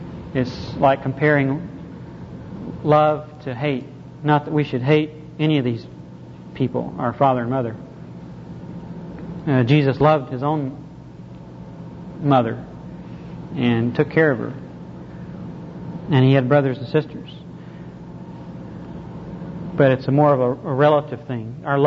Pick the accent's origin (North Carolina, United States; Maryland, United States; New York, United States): North Carolina, United States; now in Oklahoma, United States; I grew up in North Carolina, and my parents, my brothers and sisters, they still live in North Carolina